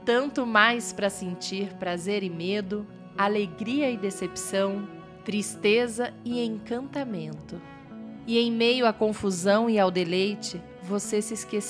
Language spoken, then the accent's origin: Portuguese; Rio de Janeiro, Brazil; born there; eu nasci no Rio de Janeiro, sabia? Nasci aí onde você mora.